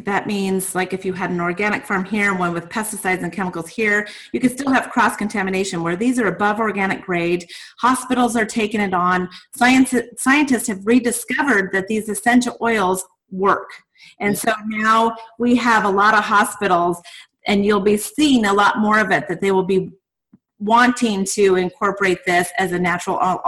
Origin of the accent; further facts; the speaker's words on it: Nebraska, United States; also born or lived in Hawaii / Las Vegas; I grew up in Nebraska, but as of 90, I went to Hawaii back and forth, lived in Vegas for years, and then back to Hawaii again, and now back in Nebraska.